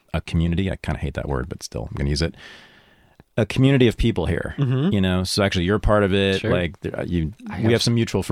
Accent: San Francisco, California, United States; San Francisco, my hometown, right?

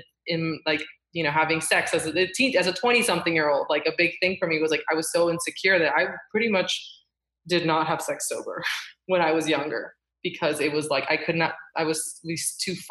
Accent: Miami, Florida, United States; I grew up in Miami and it'd be like, everyone had this beautiful skin and we'd be at the beach

